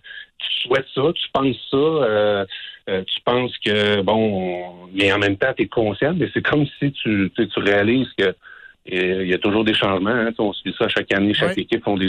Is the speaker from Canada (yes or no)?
yes; Quebec City, Quebec, Canada; Puis, tu sais, je viens de Québec, la neige, puis tout ça, Ottawa, c'est pareil, c'est facile.